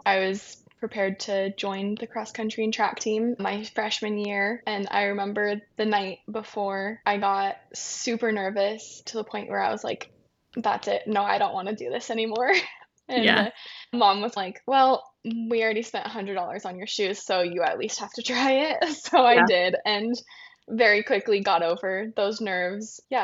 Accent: California, United States; moved away as an adult; also born or lived in Utah; So I grew up in Southern California. That's where I lived most of my childhood. And then after high school, I moved to Utah

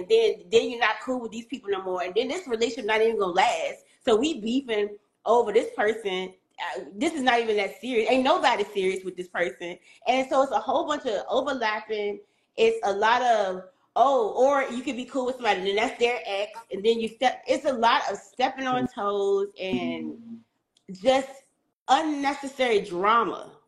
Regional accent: Petersburg, Virginia, United States; I'm from Petersburg, which is 30 minutes away from Richmond.

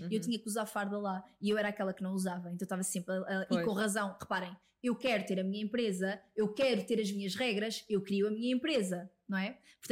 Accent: Coimbra, Portugal; now in Lisbon, Portugal; Quando eu sou de Coimbra, e quando eu vim para Lisboa

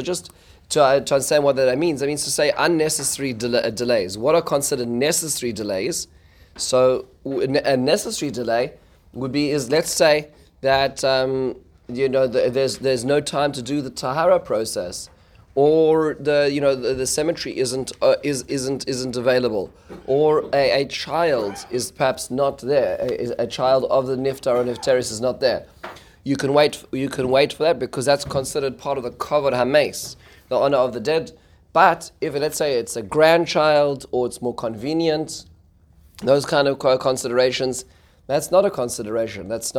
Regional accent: South Africa; and certainly where I grew up in South Africa as well

